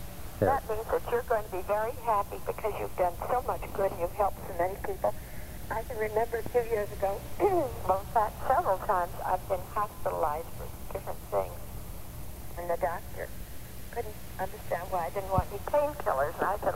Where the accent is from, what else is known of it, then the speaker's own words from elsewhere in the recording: New England, United States; baptized Presbyterian, and then we moved to New England where they didn't have Presbyterian churches, and I was brought up in the Episcopal.